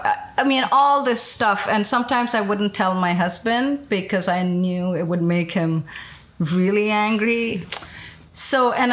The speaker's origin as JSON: {"language": "English", "country": "India", "tie": "born or raised there", "lives_now": "United States", "said": "growing up in India, I didn't really, like, I don't think I was as, I almost want to say obsessed with race until I moved to the US."}